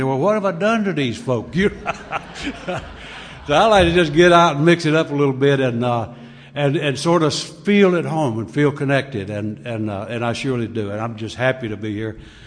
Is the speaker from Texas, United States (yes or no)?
no; North Carolina, United States; I'm from North Carolina, but I'm going to be going as hard as I can go, and it'll sound like slow motion, but it ain't.